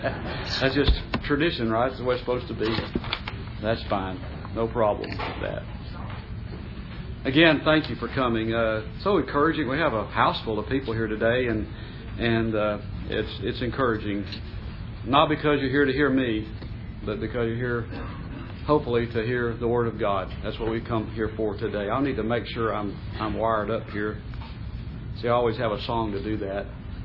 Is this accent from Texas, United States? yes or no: yes; Dallas, Texas, United States; I remember when I was growing up in Dallas, they would, on a local station, would have automobile salesmen